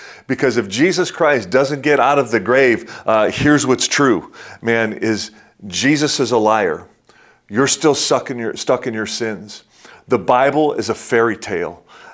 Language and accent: English; Detroit, Michigan, United States; it was in 1987 in my hometown of Detroit